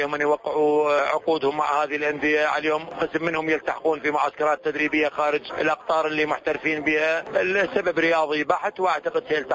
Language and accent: Arabic; Iraq; لكن احنا عراقيين متعودين على هاي المشاكل من زمن طويل